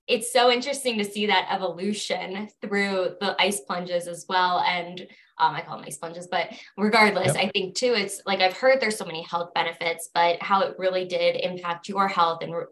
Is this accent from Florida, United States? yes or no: yes; Florida, United States; I'm from Florida and like cold and I don't get along very well.